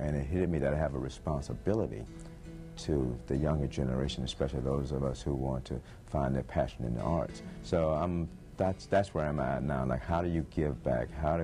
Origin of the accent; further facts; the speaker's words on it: Tallahassee, Florida, United States; born there; I was born on Miccosukee Road in Tallahassee, Florida, country boy. And it's like from Miccosukee Road to Broadway.